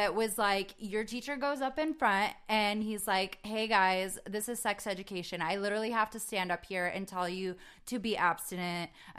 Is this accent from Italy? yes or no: no; Bulgaria; I grew up like, I'm originally from Bulgaria.